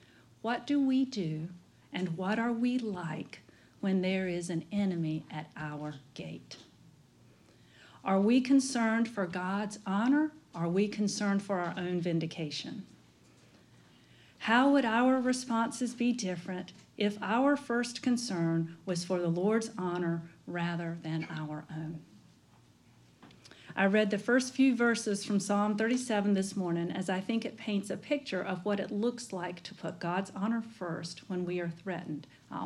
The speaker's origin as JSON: {"language": "English", "region": "North Carolina", "country": "United States", "said": "since I'm from Eastern North Carolina, it'll be dreadful anyway."}